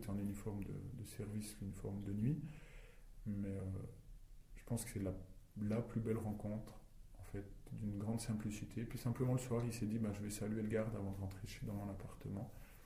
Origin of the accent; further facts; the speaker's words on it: Neuchâtel, Switzerland; je dis, oui, je viens du canton de Neuchâtel, etc.